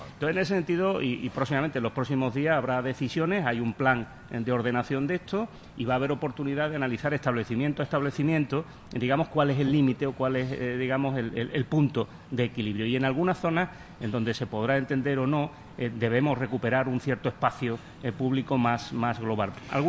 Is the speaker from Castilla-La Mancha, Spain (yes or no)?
no; Seville, Andalusia, Spain; Yo soy sevillano, he vivido siempre aquí